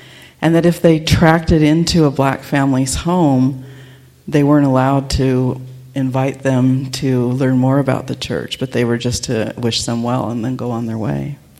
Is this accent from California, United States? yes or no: yes; Napa, California, United States; I grew up in Napa, California, where Governor Boggs is buried near the church that I grew up going to.